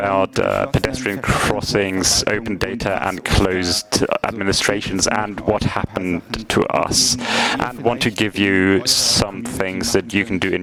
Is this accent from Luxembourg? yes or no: yes; Luxembourg; We are the Center for Urban Justice. We're from Luxembourg.